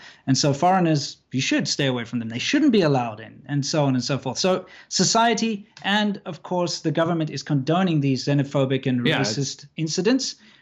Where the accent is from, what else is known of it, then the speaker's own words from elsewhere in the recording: South Africa; because of my background of growing up in South Africa